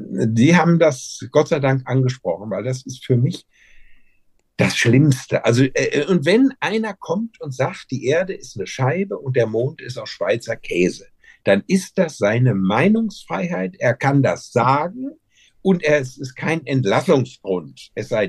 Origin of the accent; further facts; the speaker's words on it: West Germany, Germany; Und ich kenne die Seele der Ossis als typischer Wessi.